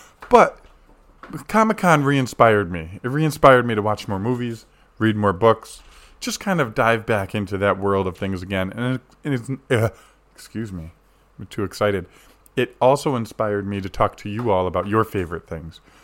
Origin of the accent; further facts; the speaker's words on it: New England, United States; growing up in New England, exactly when I did, all my favorite teams started winning championships when I turned 16